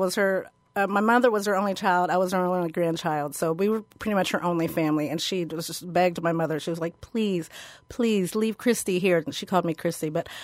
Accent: Midwest, United States; because I grew up on the Ohio River with my American family, my American Irish grandmother. And we literally had a camp right on the Ohio River.

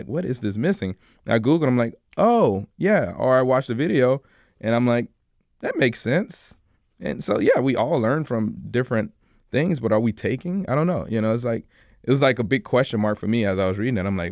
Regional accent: the South, United States; I'm from the South. I like cooking all of that.

